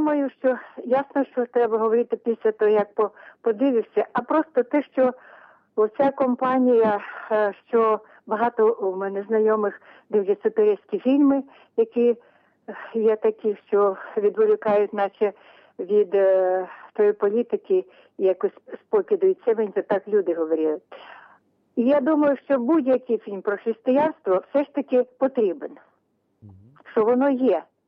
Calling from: Kyiv Oblast, Ukraine; Навіть слава … з Київщини.

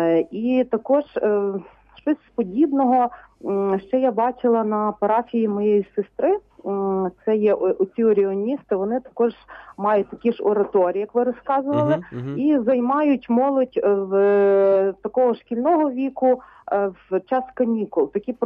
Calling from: Lviv, Lviv Oblast, Ukraine; Зі Львова телефоную

